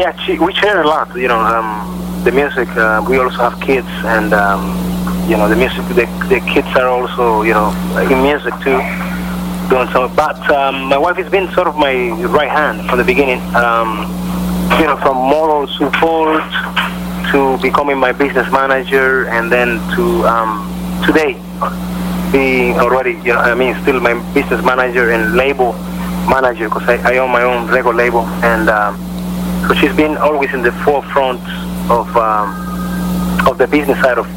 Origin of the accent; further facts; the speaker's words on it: Cuba; But I come from Cuba. I grew up in Cuba.